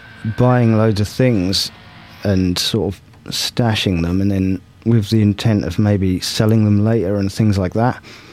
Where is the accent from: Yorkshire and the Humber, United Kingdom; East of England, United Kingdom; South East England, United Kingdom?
East of England, United Kingdom